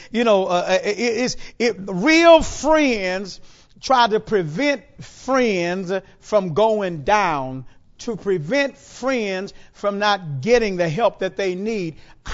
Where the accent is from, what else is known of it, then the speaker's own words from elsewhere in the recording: Houston, Texas, United States; my paternal grandparents, my grandfather and grandmother, again, we're from Houston, they lived in Sunnyside.